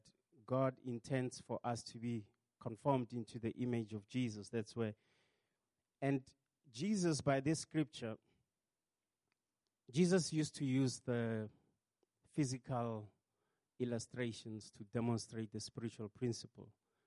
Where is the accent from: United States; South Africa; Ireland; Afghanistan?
South Africa; first language Tswana; English is a second language; I'm South African. I speak Tswana, that's my home language. And I, of course, learned English. I never really was fluent with English until I got to university.